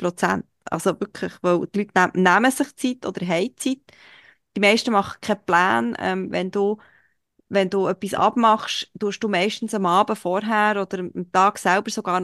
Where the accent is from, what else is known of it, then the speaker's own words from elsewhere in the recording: Switzerland; für mich als Schweizerin